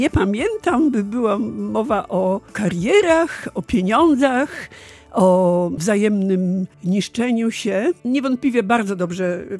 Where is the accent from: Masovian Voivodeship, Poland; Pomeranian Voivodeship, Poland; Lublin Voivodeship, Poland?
Pomeranian Voivodeship, Poland; Gdańsk; born there; now in Gdynia, Poland; to moje miasto, choć urodziłam się w Gdańsku.